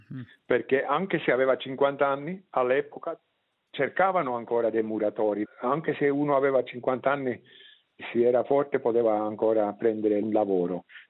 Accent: German-speaking Switzerland, Switzerland; Italian is a second language; io so come parlano nel mio paese, nella Svizzera tedesca. Allora, per me è importante di farli parlare in una lingua che ascolto ogni giorno. È per quello che scrivo in dialetto, nel Schweizerdeutsch e non in Hochdeutsch.

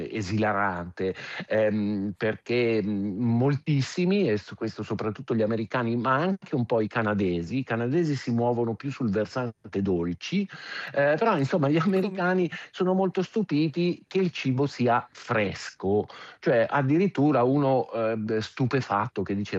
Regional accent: Milan, Lombardy, Italy; perché io sono milanese, vedere gente che apprezza la mia città mi fa ovviamente piacere

